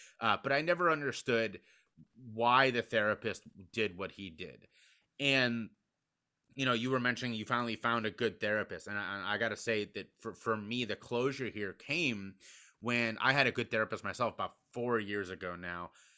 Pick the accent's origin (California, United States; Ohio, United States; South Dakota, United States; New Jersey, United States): Ohio, United States; Cincinnati; a very well-known and respected speaking opportunity in my hometown of Cincinnati, Ohio.